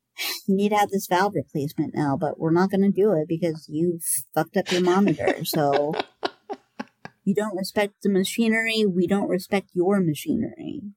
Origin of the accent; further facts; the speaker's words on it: Iowa, United States; also born or lived in Nebraska; when we moved to Iowa because I was born in Nebraska.